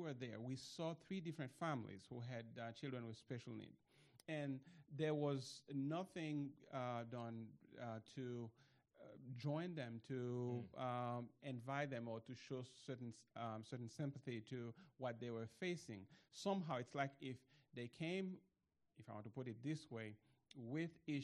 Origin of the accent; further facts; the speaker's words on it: Haiti; Let me say that we are originally from Haiti